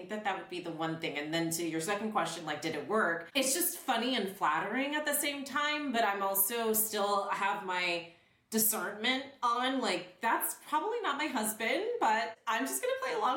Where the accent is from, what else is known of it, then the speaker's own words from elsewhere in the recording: United States; now in France; I was like, listen, I'm American.